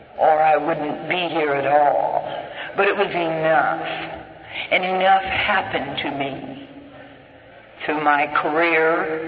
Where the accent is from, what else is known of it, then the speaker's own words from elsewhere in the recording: Washington, United States; when I called the central office in my hometown in the state of Washington